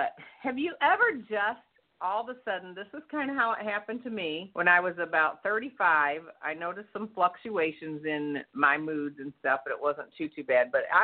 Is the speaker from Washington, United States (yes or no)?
no; Michigan, United States; But I'm from Michigan, and so to me it's spelled peony or pony.